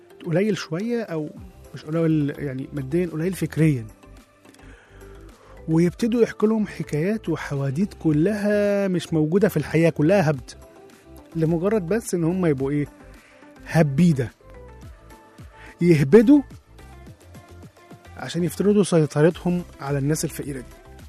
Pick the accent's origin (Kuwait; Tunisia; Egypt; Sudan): Egypt; لا احنا عندنا كمان في مصر الهبد بيوسع مننا اكتر من كده. احنا عندنا في مصر بنهبد